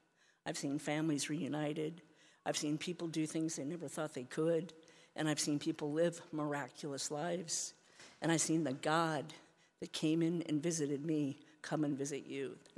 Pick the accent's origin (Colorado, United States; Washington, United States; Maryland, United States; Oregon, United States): Washington, United States; Seattle; But so I was raised in Seattle, Washington